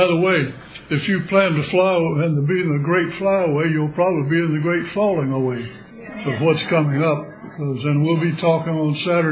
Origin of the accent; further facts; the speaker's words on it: Texas, United States; I grew up in West Texas